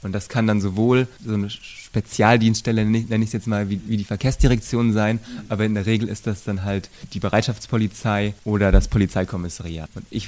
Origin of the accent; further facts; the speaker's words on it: North Rhine-Westphalia, Germany; Ich komme ursprünglich aus dem Sauerland. Das ist auch schon etwas bergiger